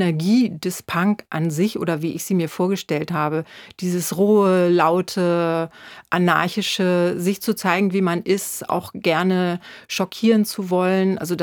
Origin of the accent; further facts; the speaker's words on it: Pinneberg, Schleswig-Holstein, Germany; Nun, ich komme ja aus Pinneberg, Schleswig-Holstein. Das war jetzt nicht so die Kernzelle des Punk und ich auch nicht.